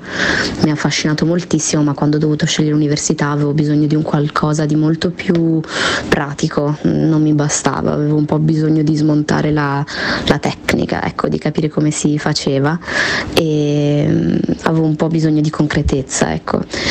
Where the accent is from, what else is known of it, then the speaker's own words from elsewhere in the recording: Genoa, Liguria, Italy; Io sono nata a Genova, quindi sono genovese